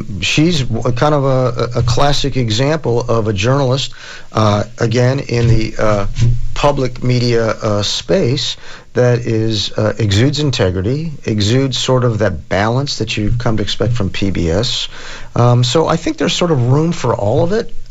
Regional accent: Chicago, Illinois, United States; When I was growing up in Chicago, we got four newspapers and two of them folded

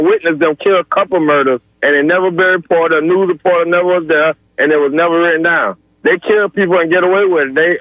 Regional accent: Tampa, Florida, United States; Yeah, okay. I'm from Tampa, man.

